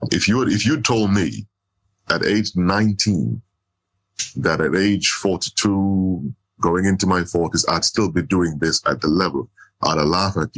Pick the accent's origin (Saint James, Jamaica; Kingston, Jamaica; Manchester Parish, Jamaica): Manchester Parish, Jamaica; I grew up in Manchester, Jamaica, which you know, Manchester, Jamaica is a place where they dig bauxite.